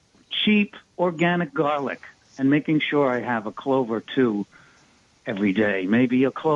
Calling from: New York, United States; I'm calling from New York.

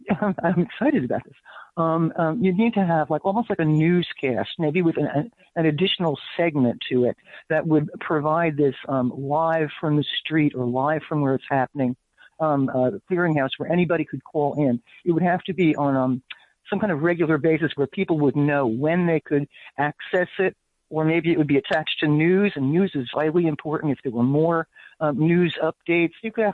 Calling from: Paterson, New Jersey, United States; I'm calling from Paterson, New Jersey.

